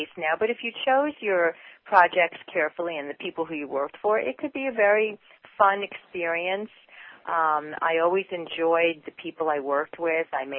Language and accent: English; New York City, New York, United States; moved away as an adult; now in San Francisco, United States; I'm originally from New York, and I came to San Francisco in about 1972 after spending a bit of time in college, art college, and then regular college, majoring in psychology.